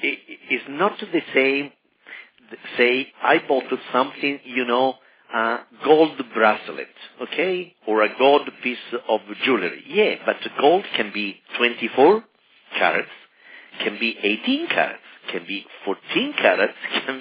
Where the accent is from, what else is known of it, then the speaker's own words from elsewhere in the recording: Italy; you know that I'm from Italy.